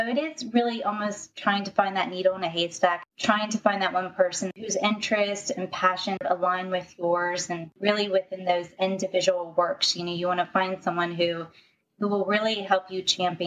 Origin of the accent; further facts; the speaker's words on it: United States; and then my home country, US third.